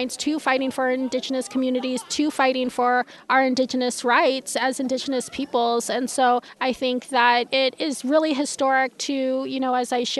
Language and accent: English; California, United States; And so we understand who Sarah was and what he represented to us as California Indian peoples.